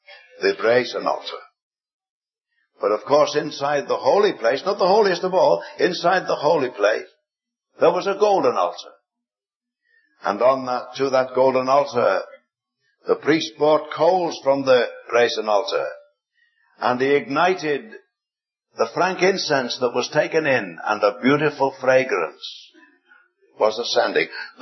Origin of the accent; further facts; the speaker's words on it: Liverpool, North West England, United Kingdom; brethren in Liverpool, my hometown there in England